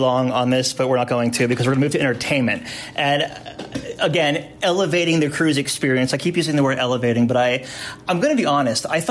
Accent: the South, United States; I did a lot of go-karting growing up in the South

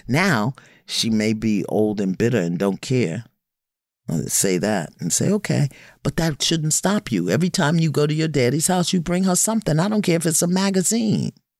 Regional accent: Brooklyn, New York, United States; I come from Brooklyn. I'm bold like that.

